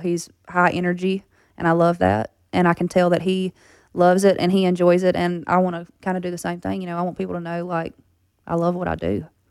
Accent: Baskin, Louisiana, United States; I'm from Baskin.

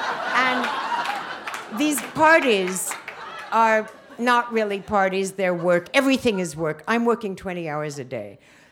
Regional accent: United States; I'm an American who passes for a French person.

